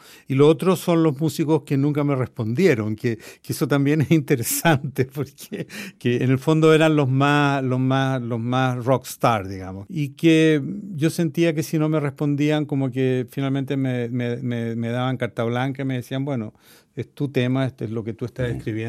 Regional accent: Chile; Sobre todo siendo chileno, ¿eh? Esa devoción por Bach es muy chilena.

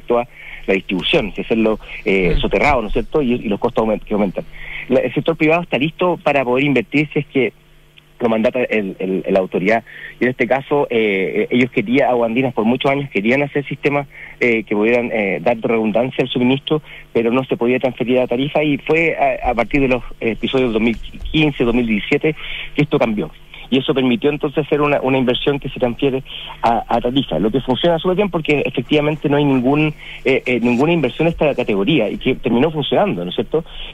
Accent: Chile; como buen chileno

